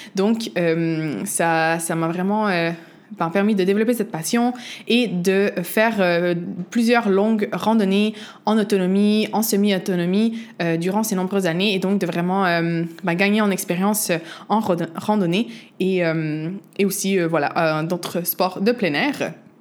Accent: Quebec, Canada; accent: Quebec; also born or lived in Portugal; moi, je suis née au Québec. Tu l'entends peut-être dans mon accent. donc, je suis née au Québec d'un père portugais et d'une mère québécoise. Mais quand j'étais jeune, j'ai vécu quelques années au Portugal avant de retourner au Québec où j'ai principalement grandi.

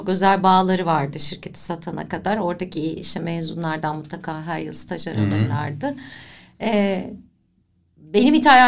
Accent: Istanbul, Turkey; born there; Ben İstanbul doğumluyum. Ama tipik bir doğulu ailede büyüdüm. Babam Erzurumlu, annem Antepli. Dolayısıyla doğu kültürüne, doğu yemeklerine çok hakimimdir.

